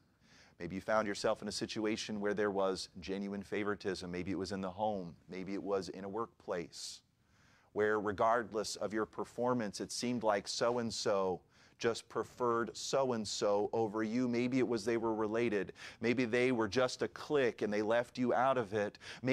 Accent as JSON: {"language": "English", "town": "Pennsauken", "region": "New Jersey", "country": "United States", "tie": "born or raised there", "said": "I was sitting in the nursery of the church I grew up in Pensauken, New Jersey."}